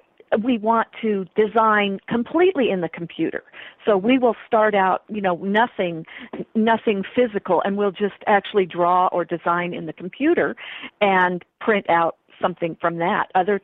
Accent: California, United States; we're from the Sacramento Valley, and I mean, I grew up with tomatoes coming out of my ears.

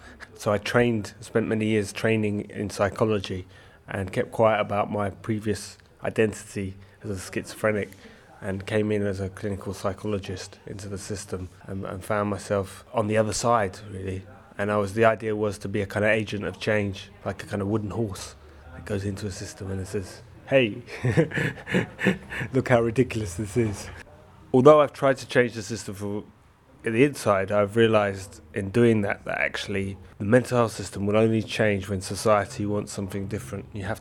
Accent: London, United Kingdom; I'm living in West Yorkshire. I'm from London originally

